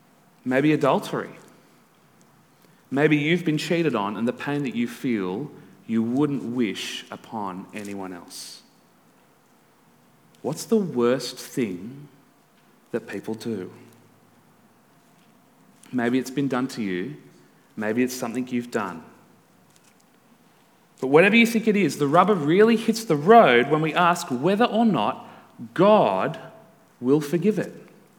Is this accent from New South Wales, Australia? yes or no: yes; Newcastle, New South Wales, Australia; But I grew up in Newcastle